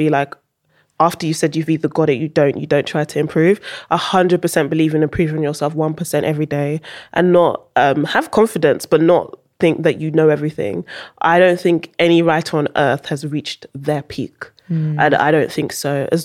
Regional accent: Netherlands; I wasn't born in the UK, I was born in Holland, went to school in Holland. So they were teaching us how to write in Dutch, but at home we only spoke English.

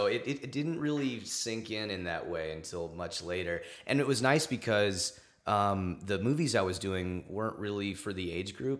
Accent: Los Angeles, California, United States; Los Angeles. I was born here.

